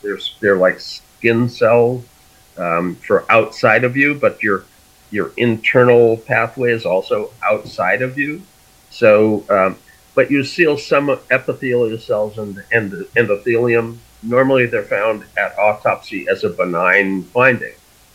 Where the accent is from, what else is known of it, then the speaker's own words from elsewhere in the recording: Fargo, North Dakota, United States; I grew up in Fargo, so.